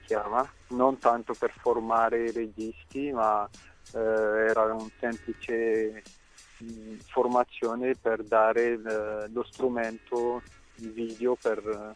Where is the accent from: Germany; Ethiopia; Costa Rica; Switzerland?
Ethiopia; now in Italy; io sono partito dall'Etiopia e poi ho fatto il deserto del Sahara, attraversando i due stati, Sudan, Libia, per poi sbarcarsi a Lampedusa.